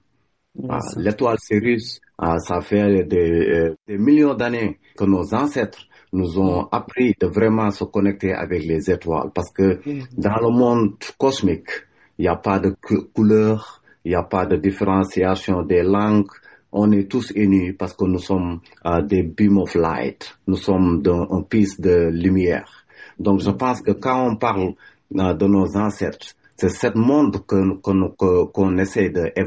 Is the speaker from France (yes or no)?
no; Senegal; chez nous, au Sénégal, on a cette belief que chacun a son étoile.